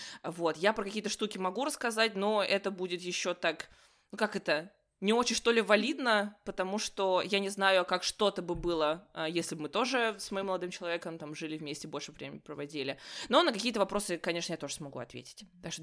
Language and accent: Russian; Russia; вот мы из России